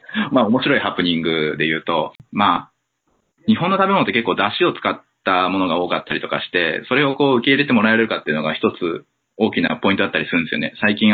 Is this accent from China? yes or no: no; United States; now in Japan; 日本で生まれてアメリカで育った要はそういう思春期を過ごして自分のアイデンティティが形成される時期にそういうところで過ごしていたので